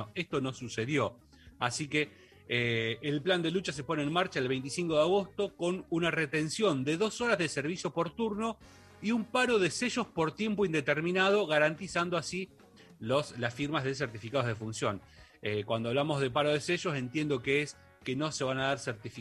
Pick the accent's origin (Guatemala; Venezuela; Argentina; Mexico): Argentina; Bahía Blanca, Buenos Aires Province; muy de mi terruño, muy de mi ciudad natal, Bahía Blanca.